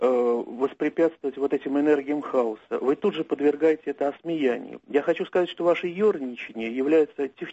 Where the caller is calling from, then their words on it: Moscow, Russia; Я из Москвы